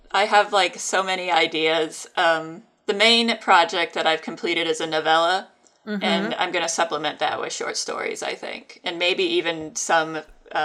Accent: North Carolina, United States; Well, it definitely is to me since I'm from North Carolina and we

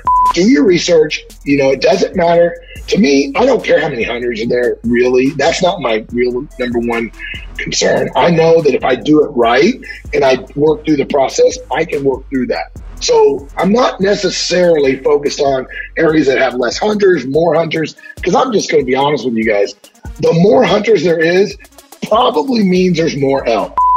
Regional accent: Missouri, United States; You know, I said this earlier when we started recording. I'm originally from Missouri, and I started elk hunting, you know, in my early 20s from Missouri.

